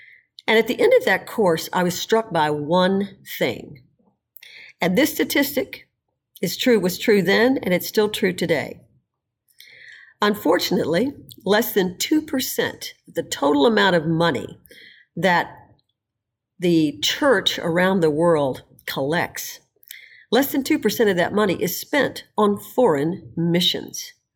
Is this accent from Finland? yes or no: no; Houston, Texas, United States; also born or lived in Dallas; I'm from Houston originally, grew up there, went to high school there, and then I went to a university in Dallas, Texas.